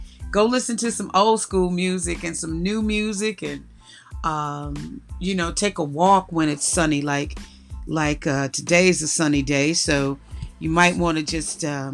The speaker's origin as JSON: {"language": "English", "country": "United States", "lives_now": "United Kingdom", "said": "As an American artist in the UK and pioneering a sound of music, when I first came here, there wasn't even a genre for house yet."}